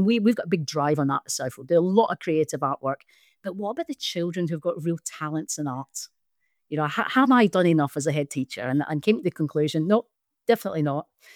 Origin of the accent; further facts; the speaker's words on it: Scotland, United Kingdom; There are people come with very conceived perceptions about me being Scottish.